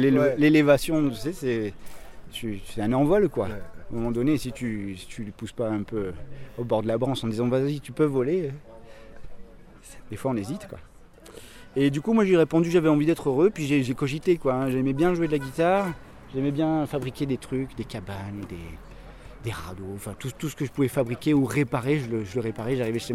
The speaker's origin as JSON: {"language": "French", "region": "Provence-Alpes-Côte d'Azur", "country": "France", "tie": "born or raised there", "said": "moi j'ai grandi ici, donc dans le Buëch"}